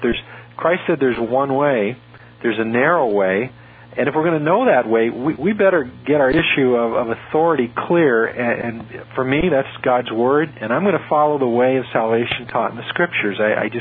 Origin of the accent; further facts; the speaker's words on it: San Francisco, California, United States; I grew up in San Francisco, you know, in a city environment.